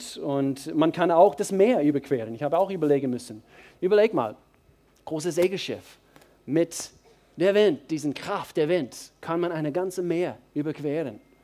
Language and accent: German; Georgia, United States; German is a second language; now in Germany; Und da wo ich herkomme, aus den Südstaaten, aus Bundesstaat Georgia, Dort bin ich zum Teil aufgewachsen.